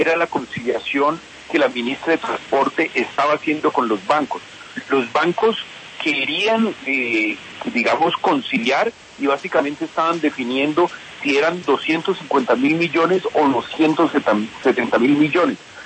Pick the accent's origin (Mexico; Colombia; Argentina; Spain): Colombia; Yo creo que el gran perdedor de todo esto somos los colombianos.